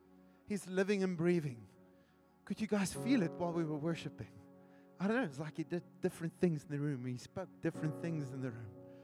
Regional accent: Wellington, Western Cape, South Africa; now in Durbanville, South Africa; And we're originally from Wellington, but now we are staying in Durbanville.

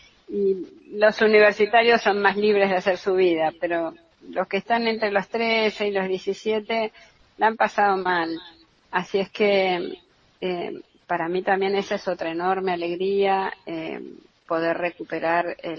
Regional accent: Argentina; levantemos también el espíritu como argentinos

